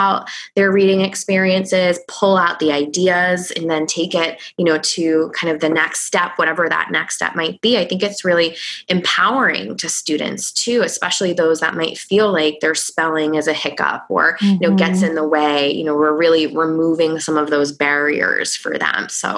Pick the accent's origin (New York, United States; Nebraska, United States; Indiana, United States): New York, United States; accent: Long Island; like my Long Island accent creeps out every once in a while